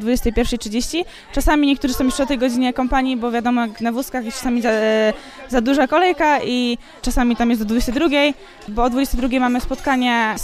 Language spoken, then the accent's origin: Polish; Krotoszyn, Greater Poland Voivodeship, Poland; przyjechałam z Krotoszyna, mam 17 lat.